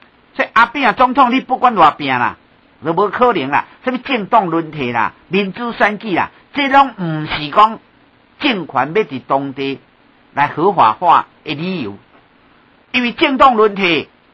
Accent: Kaohsiung, Taiwan; 所以我呢一向 苦口婆心、啊、要让我们高雄人、啊、清楚说

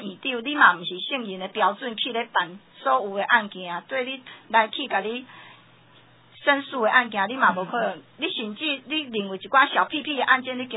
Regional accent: Taiwan; 这个这就是我们台湾人最多啊最多一个对一个迷失一个危机在这里、

